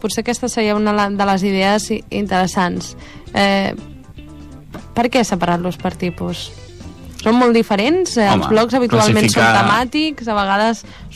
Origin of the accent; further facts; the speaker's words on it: El Prat de Llobregat, Catalonia, Spain; Sí, no et conec, però som del Prat.